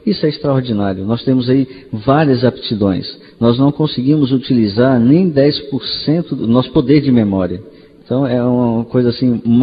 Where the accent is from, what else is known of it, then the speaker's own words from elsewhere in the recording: Brasília, Federal District, Brazil; also born or lived in Juazeiro / Petrolina / Aracaju / Salvador; sou natural de Brasília. De Brasília eu fui para Juazeiro da Bahia, Petrolina, Pernambuco. E meus pais foram para Aracaju, Sergipe. Em Aracaju eu me graduei em comunicação, habilitação em relações públicas.